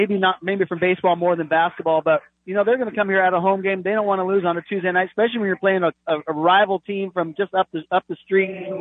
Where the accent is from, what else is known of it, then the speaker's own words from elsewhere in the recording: North Bend, Oregon, United States; I grew up in North Bend a little bit